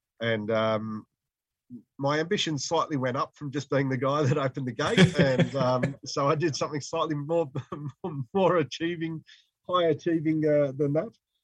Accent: Sydney, New South Wales, Australia; I was born in Sydney. Both my parents, I think about three or four generations of Australian. People often ask me, where in the UK am I from? But I'm not. I'm very definitely Australian. Can't even get myself a British passport.

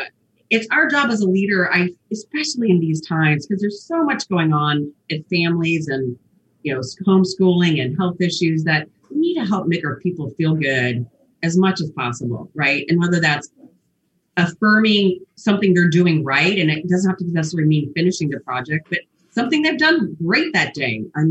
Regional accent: Germany; I'm German.

